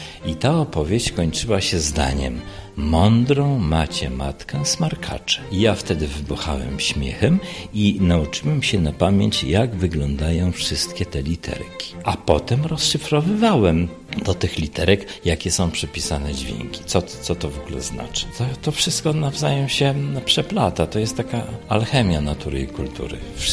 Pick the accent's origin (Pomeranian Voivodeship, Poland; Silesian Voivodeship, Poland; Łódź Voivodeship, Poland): Pomeranian Voivodeship, Poland; Gdańsk; A potem oczywiście urodziłem się w Gdańsku i na takim zwyczajnym podwórku się bawiłem